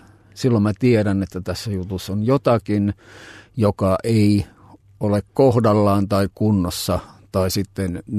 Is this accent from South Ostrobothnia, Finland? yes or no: no; Joensuu, North Karelia, Finland; moved away as an adult; mä oon Joensuusta kotoisin ja hyvin vahva tämmöinen pohjois-karjalainen identiteetti ollut ja se oli hyvin rakas paikkakunta siinäkin vaiheessa, kun vähän reilu 20 vuotta sitten muutin pääkaupunkiseudulle.